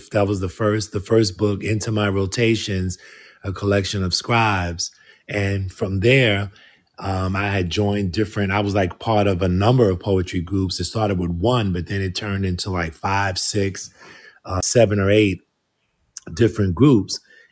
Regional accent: New York City, New York, United States; moved away as an adult; now in Georgia, United States; Originally was from New York City, born in the Bronx. Spent most of my life there, and in 1995, I relocated to Georgia.

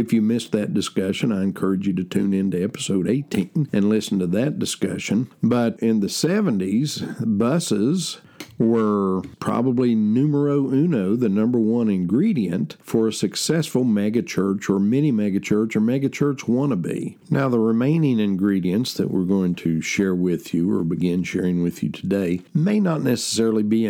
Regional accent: Huntington, West Virginia, United States; Now, in the 1970s, in my hometown, or the hometown surrounding area of Huntington, West Virginia

